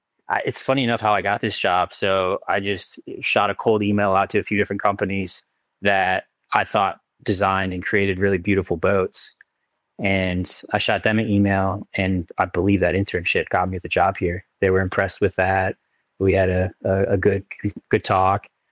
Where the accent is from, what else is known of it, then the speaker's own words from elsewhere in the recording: Michigan, United States; So I grew up in Michigan, Southeast Michigan, and I went to a design school called Lawrence Tech.